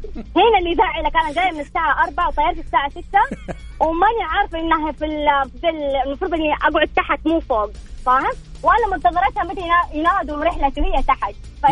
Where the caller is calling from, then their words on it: Jeddah, Makkah Province, Saudi Arabia; جدة بجدة أنا بجدة بجدة حقنا